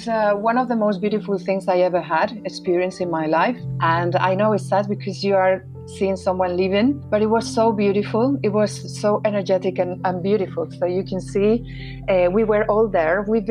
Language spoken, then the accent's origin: English; León, Castile and León, Spain; English is a second language; we are from Spain, so my dad used to live in Marbella, which is at the south, but we are originally from the north, which is northwest from León